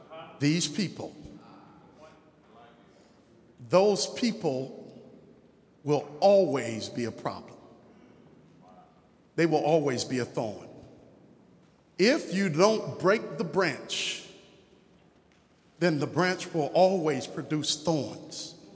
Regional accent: New York, United States; I mean, I'm from New York, so I don't cry.

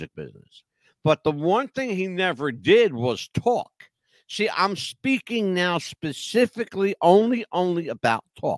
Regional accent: Philadelphia, Pennsylvania, United States; Back in the day where I grew up in Philadelphia, there were two guys that inspired me.

